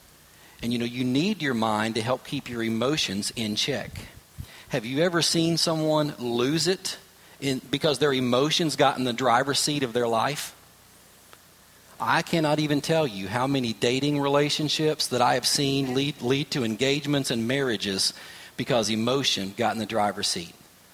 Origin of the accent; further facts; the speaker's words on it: Kentucky, United States; Now, the good news is I'm from Kentucky, so at the age of 41 to have only lost one tooth, I'm still doing pretty well